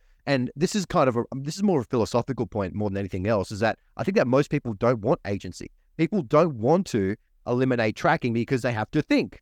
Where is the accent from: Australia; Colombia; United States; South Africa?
Australia; I'm an Australian, but in the US, it's a free country.